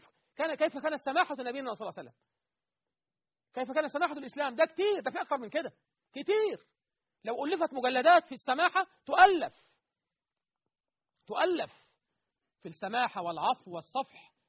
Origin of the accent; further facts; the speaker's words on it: Egypt; بلدنا مصر